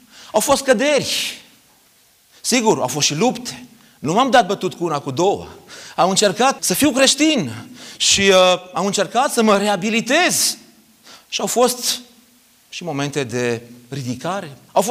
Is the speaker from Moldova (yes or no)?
no; Arad, Arad County, Romania; îmi doream din toată inima că voi fi cel mai credincios tânăr pe care l-a văzut Aradul. Sunt arădean la origine.